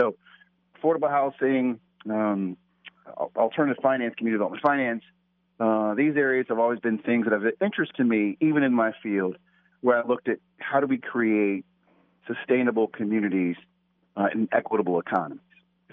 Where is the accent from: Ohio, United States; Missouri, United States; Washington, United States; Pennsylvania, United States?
Ohio, United States; Dayton; I'm a Midwestern kid. I grew up in the Rust Belt, Dayton, Ohio. And my mother went to eighth grade. My father was a toolmaker.